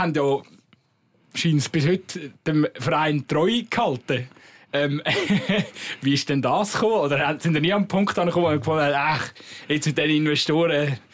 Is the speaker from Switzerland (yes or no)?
yes; Brugg, Aargau, Switzerland; also ich komme aus Aargau, Region Bruck, was auch schon eher sich Richtung Zürich orientiert.